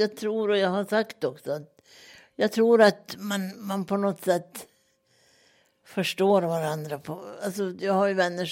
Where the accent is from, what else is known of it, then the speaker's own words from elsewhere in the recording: Kaunisvaara, Norrbotten County, Sweden; now in Luleå, Sweden; och jag kommer från Kaunisvaara, men jag är lulebo sedan 1983.